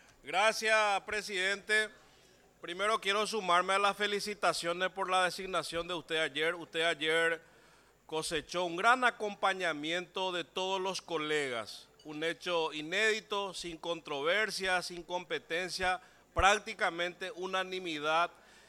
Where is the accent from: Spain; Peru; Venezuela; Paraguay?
Paraguay; Sin inseguridad no hay prosperidad, no hay un sueño colectivo que podamos desarrollar como paraguayos.